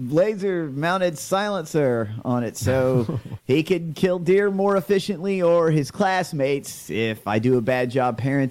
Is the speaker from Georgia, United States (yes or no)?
yes; Georgia, United States; Well, I grew up in Georgia.